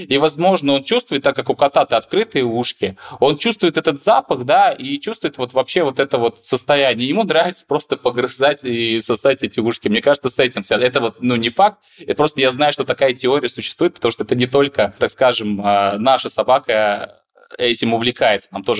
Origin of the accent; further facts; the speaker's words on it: Moscow, Russia; мы сами из Москвы, приехали на зимовку и на лето в Анапу как раз-таки в где-то 13, по-моему, января.